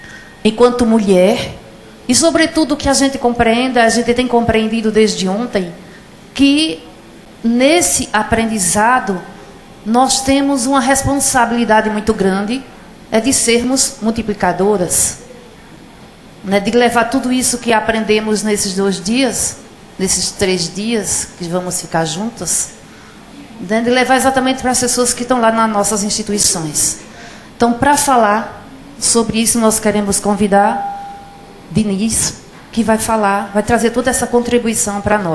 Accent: Pernambuco, Brazil; Eu não sou de Garanhuns, atualmente eu moro em Garanhuns e trabalho em Garanhuns. Eu sou de uma cidade pertinho de Garanhuns, que faz parte do Agreste Meridional de Pernambuco.

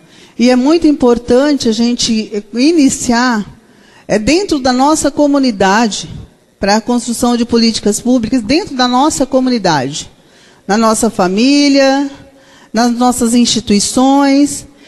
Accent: Mato Grosso do Sul, Brazil; Eu venho de Mato Grosso do Sul. Sou uma mulher meia-idade.

